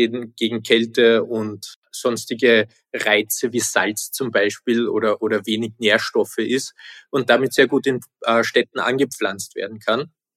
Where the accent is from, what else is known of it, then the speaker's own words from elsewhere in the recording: Vienna, Austria; Ich bin selber in Wien aufgewachsen